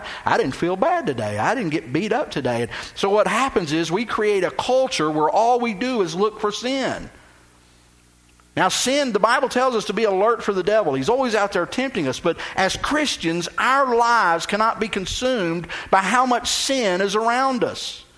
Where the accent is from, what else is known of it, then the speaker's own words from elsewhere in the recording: Texas, United States; I grew up in Texas where we had St. Augustine, and you couldn't kill it.